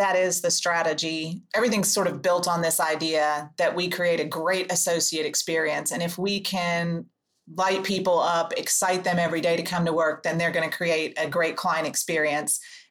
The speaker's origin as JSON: {"language": "English", "region": "Oklahoma", "country": "United States", "said": "I'm from Oklahoma, but not a farmer."}